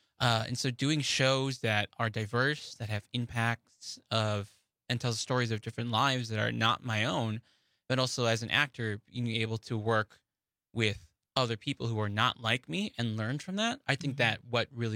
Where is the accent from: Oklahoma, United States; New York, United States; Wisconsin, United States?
Wisconsin, United States; Manitowoc; also born or lived in Kenosha; now in Milwaukee, United States; Yeah, so I moved to Milwaukee from Kenosha, originally born and raised in Manitowoc, Wisconsin, a bit more up north.